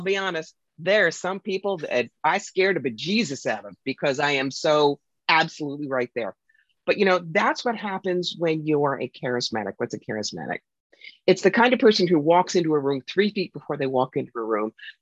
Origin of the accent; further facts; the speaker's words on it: New York, United States; And then there's me. I'm from New York.